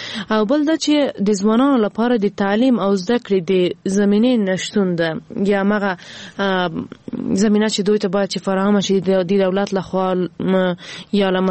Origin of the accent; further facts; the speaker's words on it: Ghazni, Afghanistan; ما په خپل ولایت کې چې زه هم د غزنی یمه